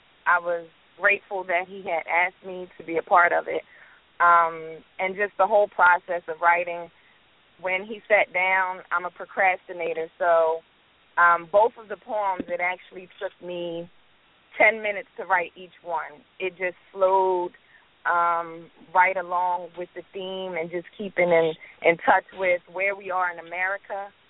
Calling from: Galloway, New Jersey, United States; calling from Galloway, New Jersey.

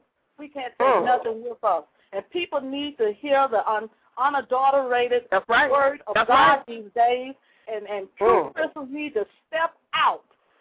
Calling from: Birmingham, Alabama, United States; I'm calling from Birmingham, Alabama.

